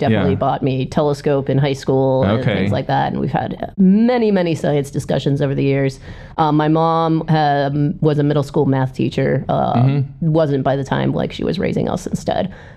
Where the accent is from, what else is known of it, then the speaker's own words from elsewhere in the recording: Pittsburgh, Pennsylvania, United States; And yeah, so growing up in Pittsburgh, the way I always describe it is next to my school, when I was in middle school, there was a Nabisco factory